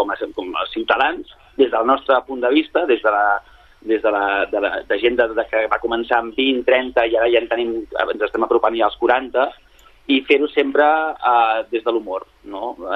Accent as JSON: {"language": "Catalan", "town": "Sabadell", "region": "Catalonia", "country": "Spain", "said": "Jo cito que com a sabadellenc"}